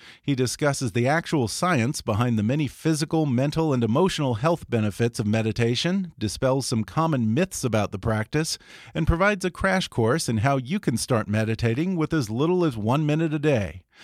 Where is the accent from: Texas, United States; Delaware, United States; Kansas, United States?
Texas, United States; you know, I'm from Texas.